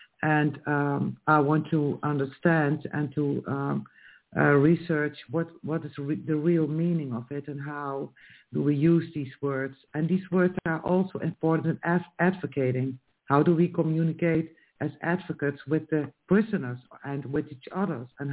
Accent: Netherlands; English is a second language; I am from the Netherlands. I still live in the Netherlands, and I work as a volunteer in a Dutch prison system

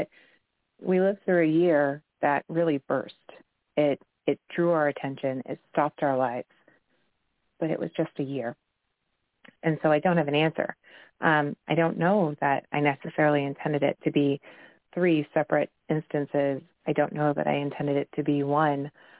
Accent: Washington, United States; I grew up in Washington. I live in Washington

